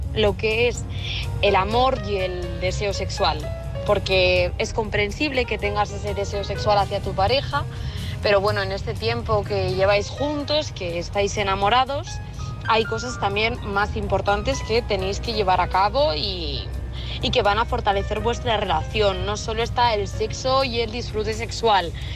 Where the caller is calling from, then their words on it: Burgos, Castile and León, Spain; de Burgos y voy a mandar un saludo en especial